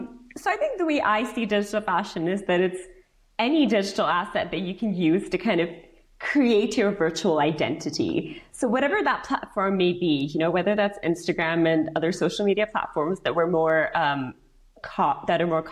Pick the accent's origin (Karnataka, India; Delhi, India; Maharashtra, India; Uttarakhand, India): Karnataka, India; Bangalore; I grew up in Bangalore in South India, where, you know, everyone's an engineer.